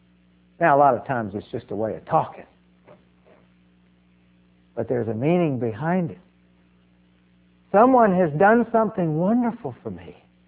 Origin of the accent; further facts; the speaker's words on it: the South, United States; Now, I'm from the South, as you can probably tell in my speech.